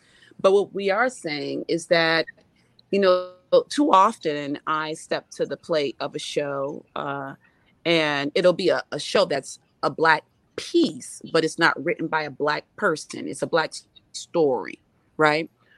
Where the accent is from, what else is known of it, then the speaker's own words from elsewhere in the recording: Springfield, Massachusetts, United States; the level of support I got from my hometown of Springfield, really compelled me to want to pour back the arts into this city